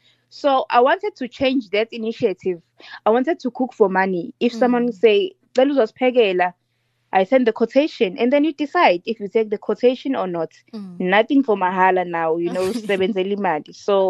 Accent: Mbangeni, Mpumalanga, South Africa; but for now, I was only operating around Mbangeni, which is my hometown. But however, beginning of May, I'll be located in Durban.

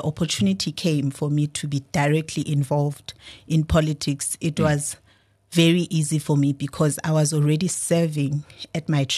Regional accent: Burgersdorp, Eastern Cape, South Africa; I'm from a small town called Burgersdorp in the Eastern Cape.

